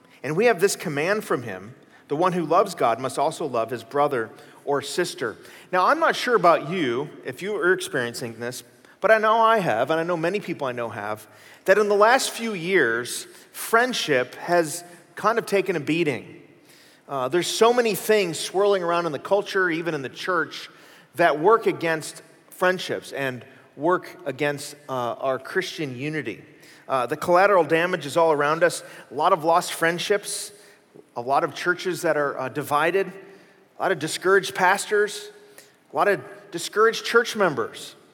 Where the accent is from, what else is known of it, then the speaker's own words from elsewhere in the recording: Chicago, Illinois, United States; now in Texas, United States; But I'm originally from Chicago. Now, don't hold that against me. But I did marry a Texan.